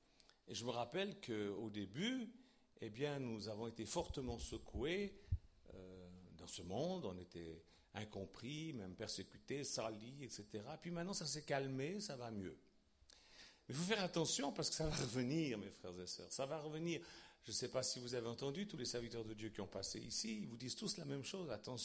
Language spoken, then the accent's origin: French; Switzerland; Alors moi, je me rappelle quand j'étais gamin à l'école en Suisse